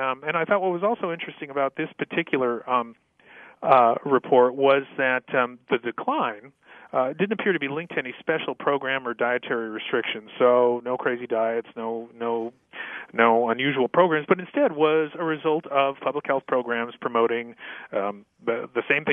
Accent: New Hampshire, United States; One in France and one in my home state of New Hampshire

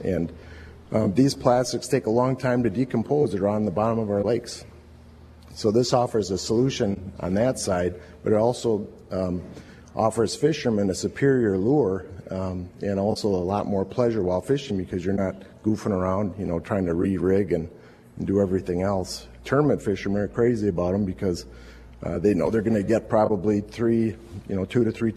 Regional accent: Madison, Wisconsin, United States; And I understand you're down in the Madison area, so I'm from Madison originally.

